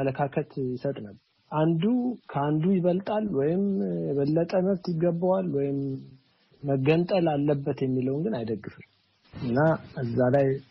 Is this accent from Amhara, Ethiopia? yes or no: no; Addis Ababa, Ethiopia; moved away as an adult; now in United States; አዲስ አበባ ተወልጄ ነው ያደግኩት፣